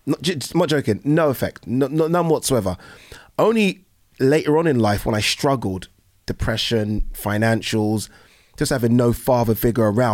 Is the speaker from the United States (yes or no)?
no; Brighton, South East England, United Kingdom; also born or lived in Nigeria; So that's why I was born in Nigeria. And then she had me in Nigeria, came back, chased my dad again, and basically couldn't look after me and my big sister. So we were then put into foster care in Brighton.